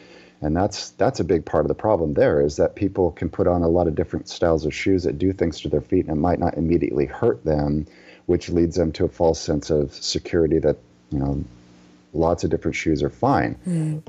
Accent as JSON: {"language": "English", "country": "Liberia", "tie": "born or raised there", "said": "I had the pleasure of growing up in Liberia, West Africa, where most of the people didn't own shoes."}